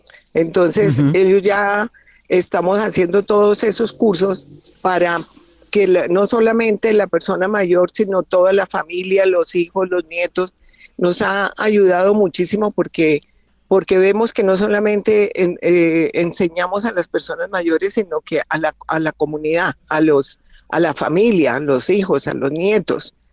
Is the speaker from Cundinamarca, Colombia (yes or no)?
yes; Chía, Cundinamarca, Colombia; Yo soy de Chía y mi papá y mi mamá dieron un lote para construir el ancianato.